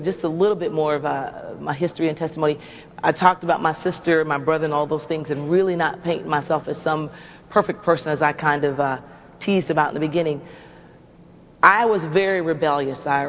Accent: Washington, District of Columbia, United States; Well, born and raised in Washington, D.C. They're the nation's capital, and my mom and dad love the Lord.

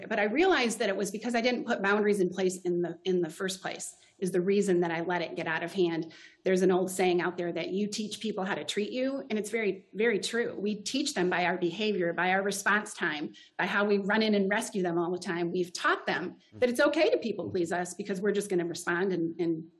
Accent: Michigan, United States; I was raised in the Midwest state of Michigan. I still live right in the middle of the mitten. We like to refer to Michigan as the mitten.

